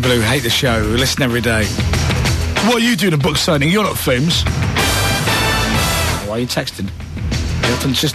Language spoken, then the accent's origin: English; Leeds, Yorkshire and the Humber, United Kingdom; I was born and bred in Leeds, and I know what Leeds people are like